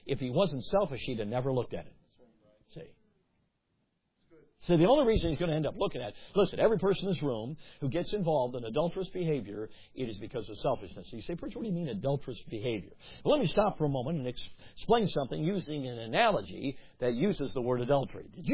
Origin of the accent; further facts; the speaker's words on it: Chicago, Illinois, United States; now in Milwaukee, United States; I now live in Milwaukee. They call it soda. And I grew up in Chicago. We called it pop.